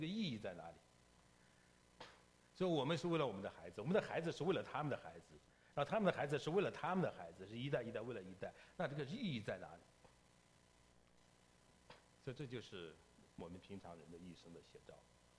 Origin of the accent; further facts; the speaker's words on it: China; 我们从大陆来的弟兄姐妹